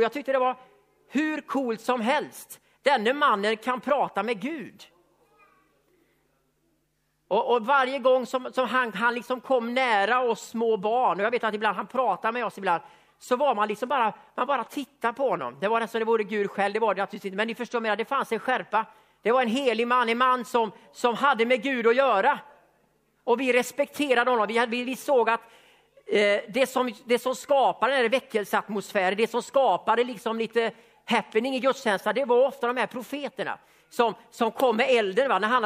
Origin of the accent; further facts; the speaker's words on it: Västra Götaland County, Sweden; På Västgötaslätten, där jag är uppvuxen.